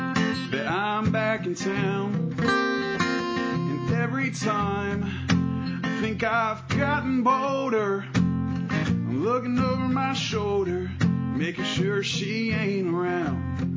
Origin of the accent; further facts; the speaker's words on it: Huntington, West Virginia, United States; All right … from Huntington, West Virginia, and we're in Pilsen, Illinois, right outside of Chicago